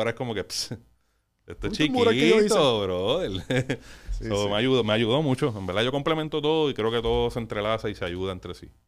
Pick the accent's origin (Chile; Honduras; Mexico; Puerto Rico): Puerto Rico; So, mano, ya yo soy un boricua, bien apasionado con mi gente